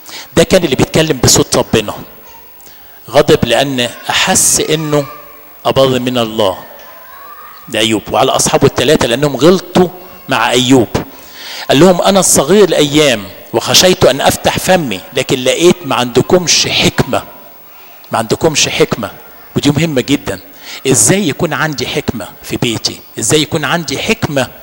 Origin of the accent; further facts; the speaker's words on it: Egypt; احنا كشعب مصري صعب قوي ان انا اقول اسف